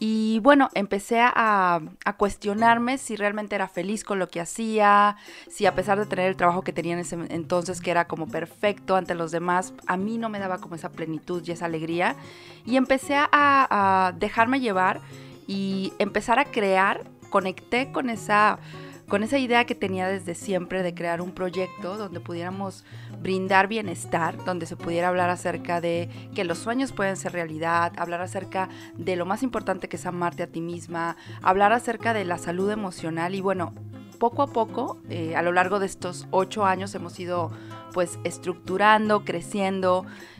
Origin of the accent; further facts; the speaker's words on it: Mexico; de México